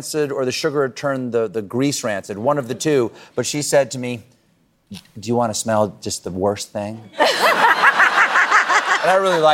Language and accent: English; Washington, District of Columbia, United States; born there; I remember I was born in Washington, D.C.